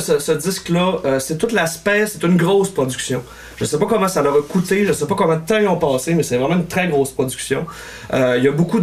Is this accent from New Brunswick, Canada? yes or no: no; Alma, Quebec, Canada; Moi, je viens d'Alma, au Lac-Saint-Jean.